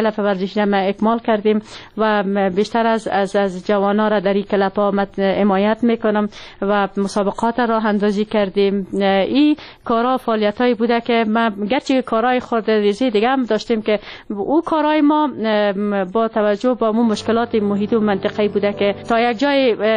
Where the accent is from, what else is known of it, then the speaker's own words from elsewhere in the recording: Siyadan, Parwan, Afghanistan; در ولایت پروان قریه سیادان متولد شدیم در خانه خانواده روشن فکر و تحصیلات ابتدایی خود در مکتب نمبر 2 شهر چوریکار و دوره لیسه خود در لیسه هور جلالی به پایان رساندیم